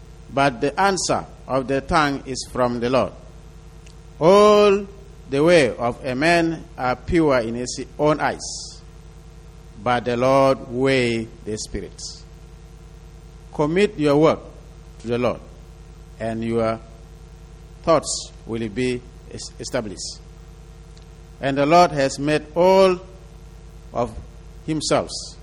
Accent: South Sudan; English is a second language; We came, we are 8 leaders from South Sudan.

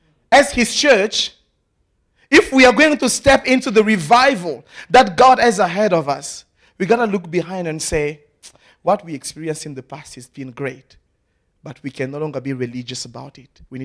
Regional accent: France; accent: French; English is a second language; That I choose not to pronounce because my very French accent betrays me.

